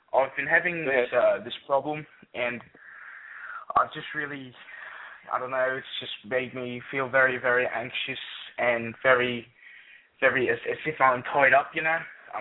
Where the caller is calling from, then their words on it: Perth, Western Australia, Australia; Perth, Australia.